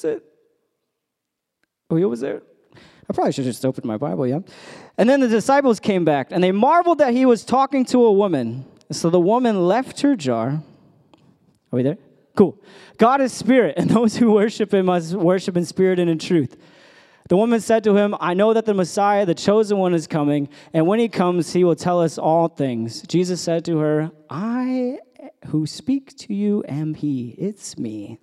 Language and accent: English; United States; moved away as an adult; now in United Kingdom; I can tell you as an American living in the UK for 2.5 years, there's been one or two times that I've felt like an outsider.